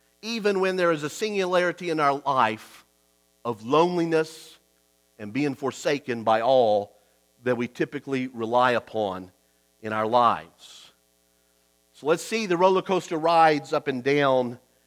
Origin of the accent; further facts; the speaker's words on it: Austin, Texas, United States; I remember going every year as growing up in Austin, Texas, we would go there in Williamson County to Interspace Caverns.